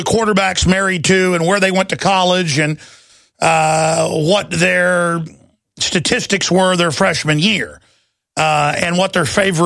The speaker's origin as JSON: {"language": "English", "region": "Texas", "country": "United States", "said": "I'm from Texas, folks."}